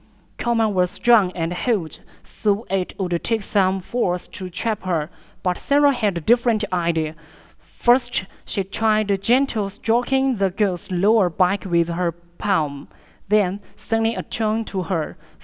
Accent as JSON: {"language": "English", "town": "Jinchang", "region": "Gansu", "country": "China", "second_language": "English", "said": "I come from Gansu, Jinchang. The city I lived as a new city, its history only 20 years. Jinchang is an industry city."}